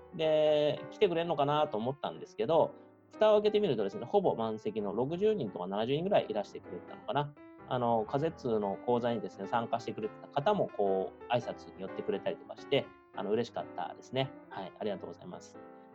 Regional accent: Takaoka, Toyama, Japan; 故郷の富山の高岡市っていうところに行ったんですが

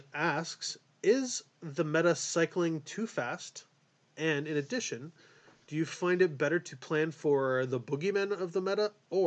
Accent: Canada; I'm Canadian.

